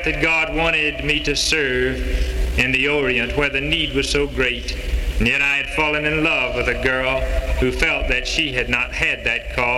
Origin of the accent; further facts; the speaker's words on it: Alabama, United States; I was called to go to one of the finest churches in my home state of Alabama, just 40 miles from my mother and father's home.